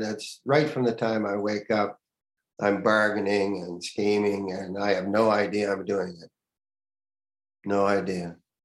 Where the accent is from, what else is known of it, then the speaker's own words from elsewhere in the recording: Canada; now in United States; I'm a Canadian, I'm working in the United States.